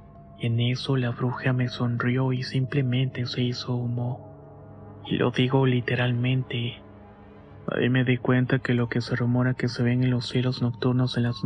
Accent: Veracruz, Mexico; Veracruz, en un pueblo con un nombre muy difícil de pronunciar y por eso lo voy a omitir. El caso es que mi pueblo natal tiene la costumbre

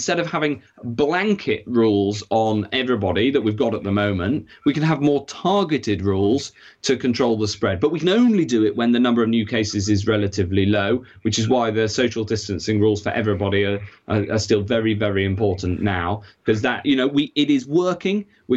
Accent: North West England, United Kingdom; I grew up in Cheshire, like you

